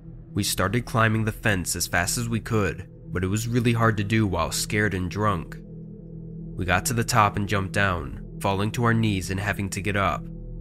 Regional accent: Midwest, United States; My friends and I grew up in the Midwest, and if you know anything about the Midwest, it's that there's nothing fun to do.

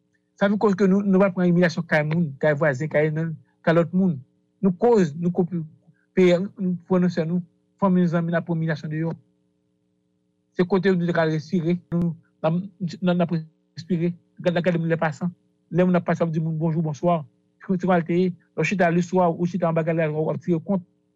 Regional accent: Haiti; en tant que citoyen, en tant qu'Haïtien

